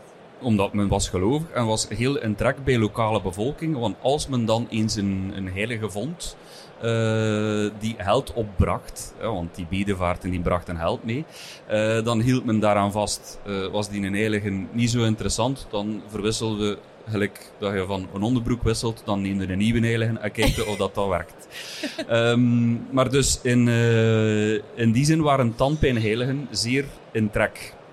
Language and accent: Dutch; Elst, Flanders, Belgium; Dat is een deelgemeente van Brakel, in het hartje van de Vlaamse Ardennen.